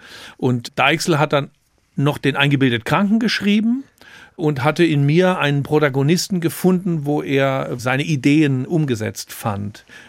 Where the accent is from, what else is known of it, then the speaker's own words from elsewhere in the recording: Heidelberg, Baden-Württemberg, Germany; Ich komme ja aus Heidelberg, gut, das ist 100 Kilometer südlich.